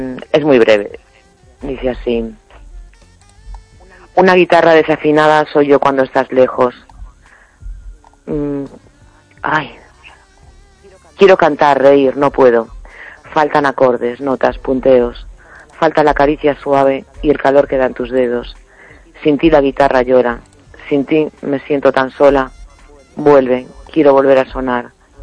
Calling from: A Coruña, Galicia, Spain; de La Coruña.

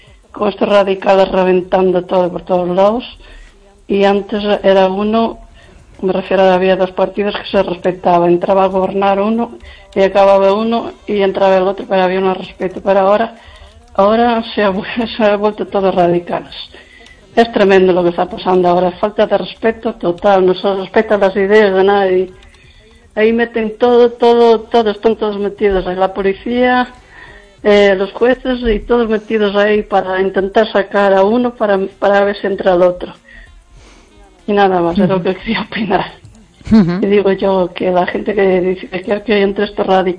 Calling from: Lugo, Galicia, Spain

